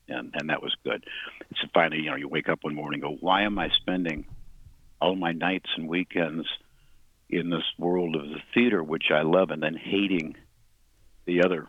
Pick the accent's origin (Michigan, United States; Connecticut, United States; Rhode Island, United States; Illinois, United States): Illinois, United States; Lansing; I grew up in Lansing, Illinois, which is way, way, way south, and my dad worked in a steel mill.